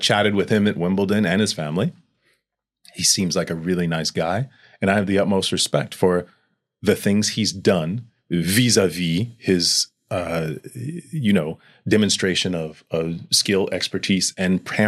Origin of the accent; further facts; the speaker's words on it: New York, United States; But I'm from New York.